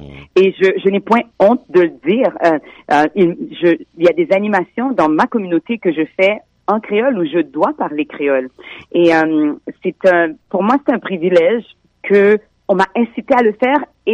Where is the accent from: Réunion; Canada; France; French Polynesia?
Canada; Quebec; born there; je suis née au Québec.